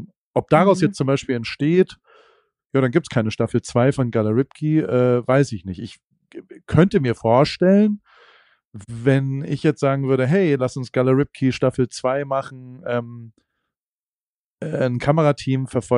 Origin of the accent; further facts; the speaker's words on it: Germany; jemand, der in einer ähnlichen privilegierten Situation wie ich aufgewachsen bin in Deutschland mit einem Abitur